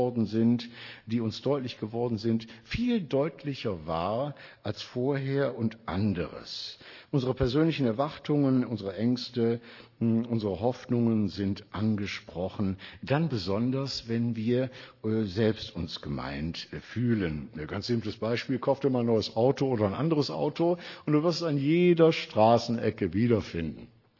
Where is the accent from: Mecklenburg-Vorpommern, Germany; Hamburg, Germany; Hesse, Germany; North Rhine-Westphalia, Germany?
North Rhine-Westphalia, Germany; Wuppertal; In Wuppertal, man hört ja, wo ich herkomme